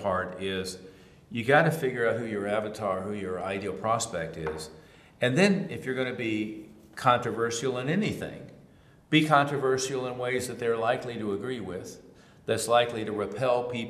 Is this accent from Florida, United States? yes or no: no; Tulsa, Oklahoma, United States; However, you know, I'm from Tulsa.